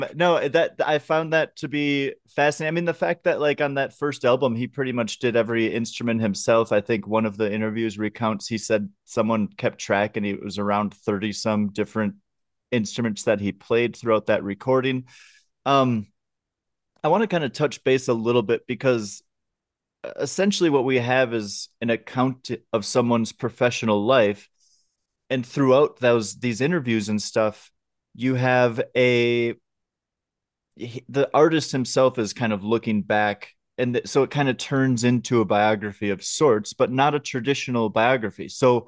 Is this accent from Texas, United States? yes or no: no; Minnesota, United States; because I grew up outside of Minneapolis, and like I know